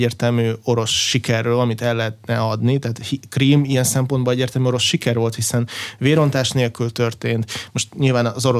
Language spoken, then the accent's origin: Hungarian; Minsk, Belarus; Hungarian is a second language; moved away; Minszből származom